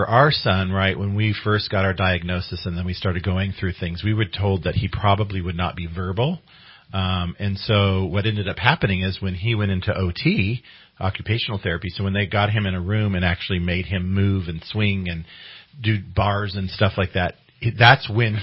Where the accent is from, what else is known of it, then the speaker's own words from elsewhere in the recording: Bella Vista, California, United States; Gordon and I grew up together in Bella Vista since first grade.